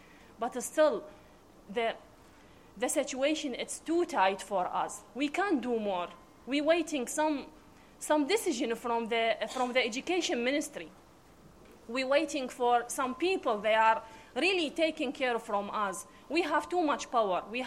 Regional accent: Iraq; English is a second language; moved away as an adult; now in Finland; I am one from the refugee people in here in Finland. My home country, it's from Iraq.

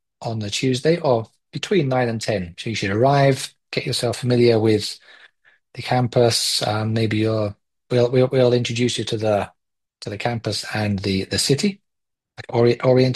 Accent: United Kingdom; I'm British

